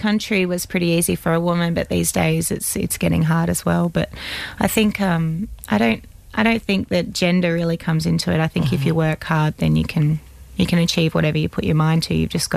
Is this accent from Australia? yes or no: yes; South Australia, Australia; I used to travel around to all the country music clubs in my home state of South Australia